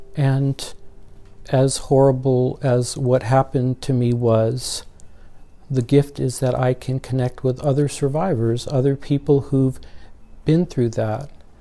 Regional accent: California, United States; also born or lived in New York; I was born in Spanish Harlem. They abandoned me. I was raised in Orange County.

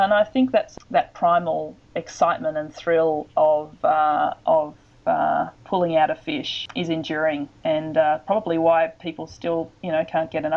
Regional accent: Sydney, New South Wales, Australia; I grew up mostly in Sydney, but my grandparents have a property down on the south coast of New South Wales, and I used to go there a lot as a kid

